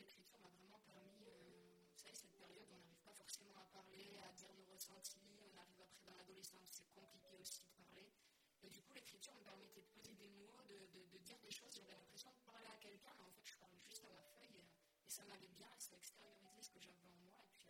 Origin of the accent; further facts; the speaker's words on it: Hauts-de-France, France; accent: Nord; d'où l'accent du Nord qui est perdu un petit peu. En effet, je suis native du Nord, toute ma famille est dans le Nord, j'aime beaucoup le Nord